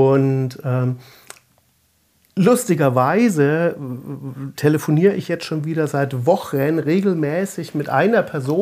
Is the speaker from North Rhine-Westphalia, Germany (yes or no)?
no; Bavaria, Germany; dass ich zwar aus einer relativ kleinen Stadt komme. Ich bin im Süden von Nürnberg aufgewachsen und dann mit 16 sind wir so nach Nürnberg reingezogen.